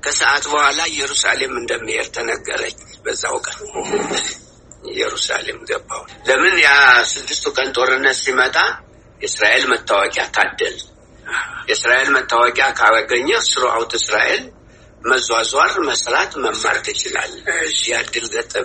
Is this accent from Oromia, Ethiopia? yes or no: no; Amhara, Ethiopia; born there; የተወለድኩት ወሎ ጠቅላይ ግዛት የእጁ አውራጃ ጃርሳ ቀበሌ ይባላል።